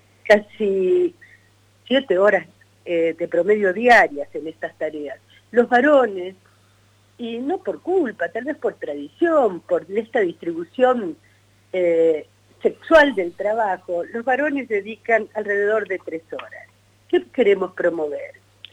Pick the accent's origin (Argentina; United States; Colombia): Argentina; Chacras de Coria, Mendoza; También en Mendoza, en mi pueblo, Chacras de Coria